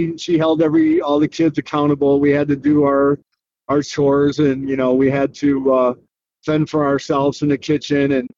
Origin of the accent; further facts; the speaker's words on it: United States; being an American going to Canada, playing in a small town